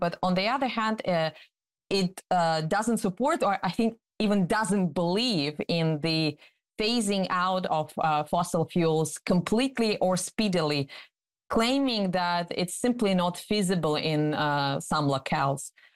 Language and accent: English; Russia; English is a second language; I come from Russia, which is also a major oil-producing country.